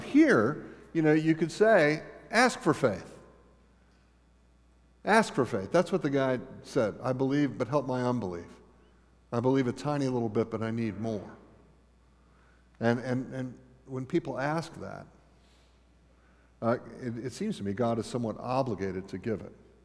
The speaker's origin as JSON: {"language": "English", "region": "Florida", "country": "United States", "tie": "born or raised there", "said": "I grew up in South Florida, and a huge Latino influx while I was living there."}